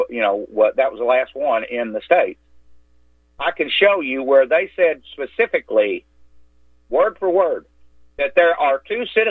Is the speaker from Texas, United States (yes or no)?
yes; Texas, United States; born there; No, I was born in Texas.